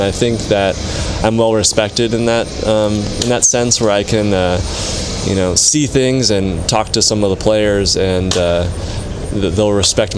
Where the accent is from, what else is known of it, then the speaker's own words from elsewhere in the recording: California, United States; You know, I came in being from Southern California thinking that, hey, it's only Division III.